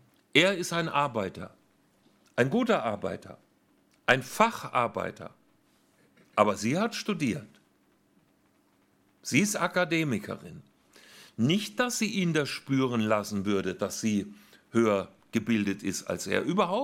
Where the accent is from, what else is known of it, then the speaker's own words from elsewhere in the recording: Hesse, Germany; Ich komme ja aus Nordhessen. Aus der Nähe von Kassel. Meine Eltern waren ganz einfache Handwerkers- und Bauersleute, Nebenerwerbslandwirtschaft.